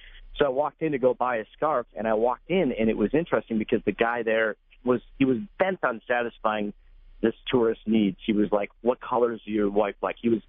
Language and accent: English; Troy, United States; I, you know, was born and brought up in America, grew up in Troy, had been to India two other times, but I was a kid.